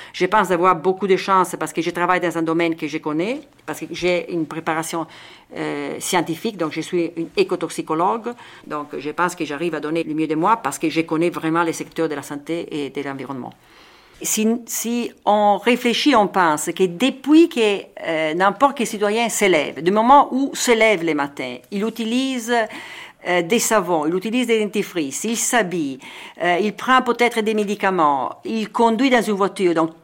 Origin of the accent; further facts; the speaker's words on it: Milan, Lombardy, Italy; French is a second language; moved away as an adult; now in Brussels, Belgium; J'ai joint les institutions européennes plus ou moins à 30 ans. Je suis italienne, née à Milan, et j'ai passé toute ma vie en vivant vraiment une vie nationale à Milan. J'avais étudié à Milan, travaillé dans l'administration régionale. Et seulement vers 30 ans, je suis venue à Bruxelles un peu par hasard.